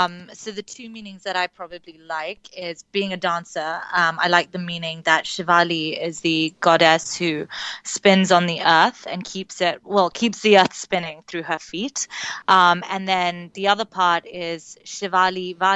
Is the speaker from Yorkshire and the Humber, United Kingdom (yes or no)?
no; London, United Kingdom; also born or lived in Mumbai; So, originally from London, born and raised, and came over here around 2 years, but have spent a lot of my life in England, in Mumbai, and then here now.